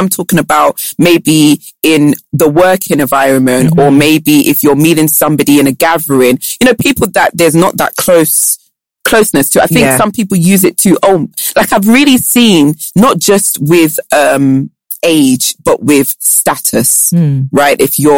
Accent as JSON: {"language": "English", "country": "Jamaica", "tie": "born or raised there", "lives_now": "Nigeria", "said": "I've already said I grew up in Jamaica, and that includes men as well. I hadn't dated a Nigerian before I got to Nigeria."}